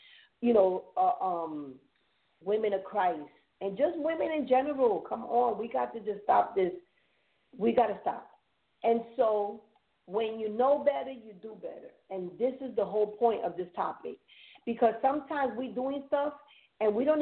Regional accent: New York, United States; I'm a New Yorker. We talk with our hands.

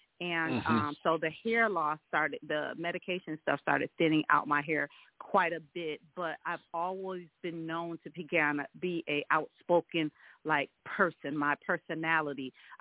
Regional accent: Milwaukee, Wisconsin, United States; moved away as an adult; now in Texas, United States; I'm from Milwaukee, Wisconsin. And I transitioned to Texas for a job opportunity and for also for my son to have a greater opportunity for football here in Texas.

